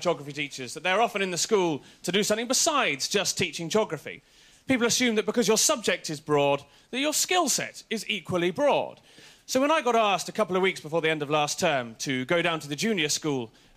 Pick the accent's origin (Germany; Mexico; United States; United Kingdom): United Kingdom; East Midlands; I grew up in Lincolnshire, the second largest county in the UK, and very few people know where it is.